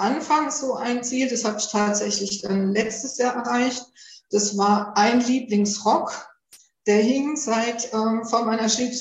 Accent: Rhineland-Palatinate, Germany; Ich bin ja in der Pfalz groß geworden. Die Pfalz gilt ja als Gemüsegarten Deutschlands.

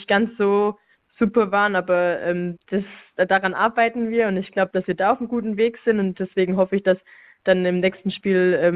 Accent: Swabia, Germany; Ich komme ja auch hier gar nicht von so weit her. Ich komme ja aus dem Schwabenland, fahre 1,5 Stunden zu meinen Eltern

